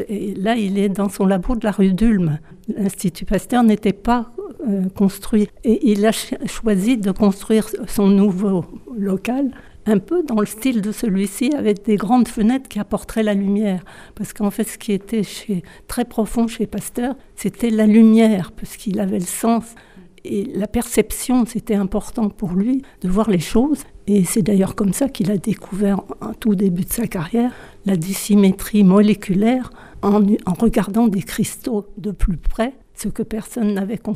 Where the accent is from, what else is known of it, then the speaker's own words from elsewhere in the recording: Rouen, Normandy, France; born there; Je suis née à Rouen. Je suis venue passer l'oral du premier bac à Vannes.